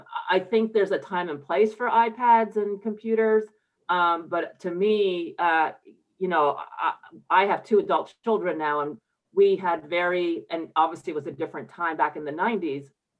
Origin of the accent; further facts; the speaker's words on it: Montreal, Quebec, Canada; So I grew up in Montreal, Quebec, and I had the opportunity to be in French immersion as an English speaking person. I was 12 at the time.